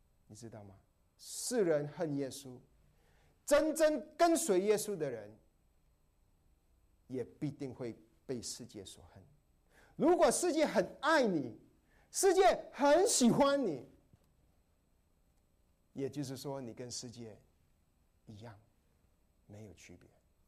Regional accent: Guangdong, China; 我成长的时候是听广东歌的，我是广东人啊。

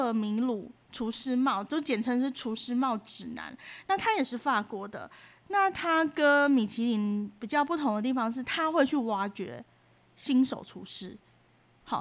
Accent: Taiwan; 意大利的料理风味其实跟我们亚洲人或者是说我们台湾人来讲会比较接近

